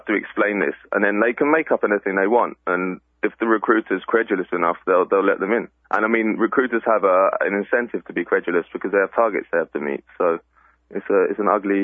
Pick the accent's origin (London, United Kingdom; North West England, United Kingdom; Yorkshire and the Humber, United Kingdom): London, United Kingdom; I'm from London. I work for the Financial Times now in London, but I spent a bit of time in the States at graduate school at Columbia, and then lived there afterwards